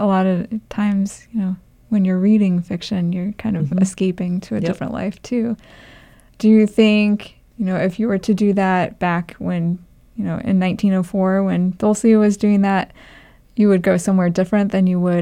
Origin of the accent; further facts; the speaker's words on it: Nebraska, United States; I have no experience with that because I grew up in Nebraska.